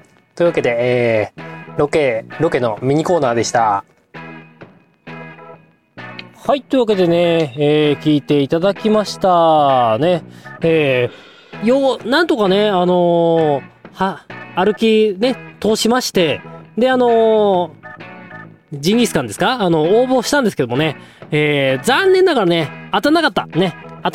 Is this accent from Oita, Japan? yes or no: no; Hokkaido, Japan; もともと私、北海道出身で